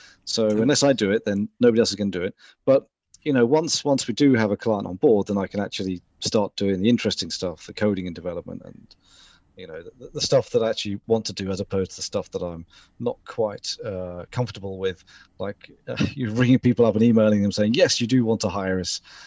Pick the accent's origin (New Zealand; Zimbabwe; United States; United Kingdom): United Kingdom; Selsey, South East England; Grew up in a place called Selsey Bill, which was the home of Patrick Moore.